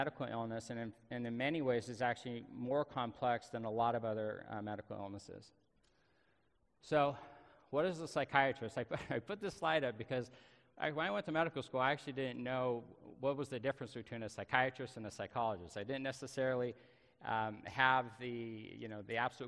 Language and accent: English; Tustin, California, United States; I grew up in Orange County. I actually remember Orange County when there were orange groves at one time. Grew up in Tustin